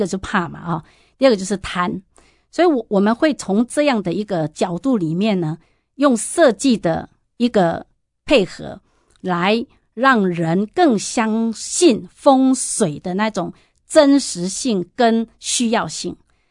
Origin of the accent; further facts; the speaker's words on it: Taiwan; 家里这么贫穷，然后妈妈是比较所谓跟我们台湾人就是比较传统的观念，就是重男轻女。